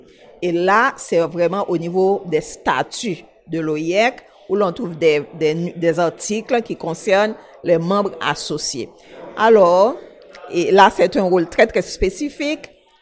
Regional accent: Haiti; moi je suis d'Haïti

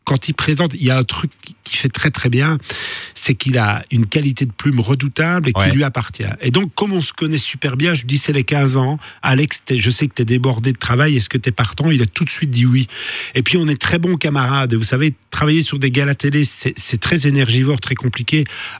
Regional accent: Belgium; donc chez nous en Belgique

